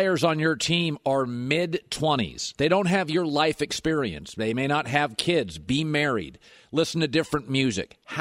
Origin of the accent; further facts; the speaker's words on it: Westport, Washington, United States; my hometown, Aberdeen, Westport, Washington.